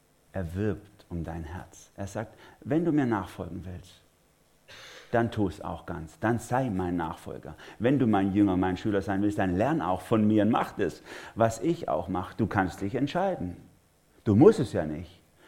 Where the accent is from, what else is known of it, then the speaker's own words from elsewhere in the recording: Germany; da haben wir ein bisschen einen ambivalenten Bezug als Deutsche.